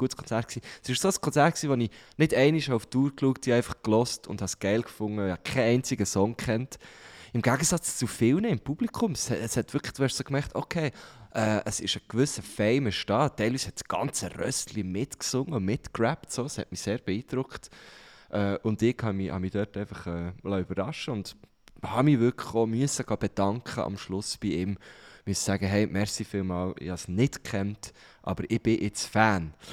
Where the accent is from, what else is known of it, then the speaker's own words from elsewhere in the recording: Thun, Bern, Switzerland; In meine Heimatstadt, nach Thun